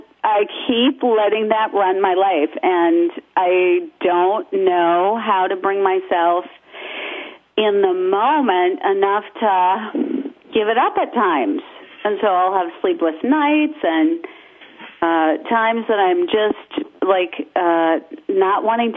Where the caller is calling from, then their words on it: Lake Geneva, Wisconsin, United States; I'm calling from Lake Geneva, Wisconsin.